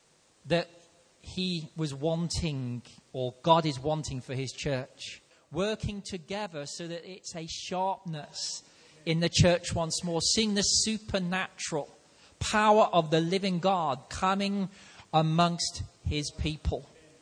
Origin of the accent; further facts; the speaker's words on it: Liverpool, North West England, United Kingdom; now in England; I'm from Liverpool, and I was part of a shipping company in Liverpool for several years before I actually moved down south. And my accent starts coming out now.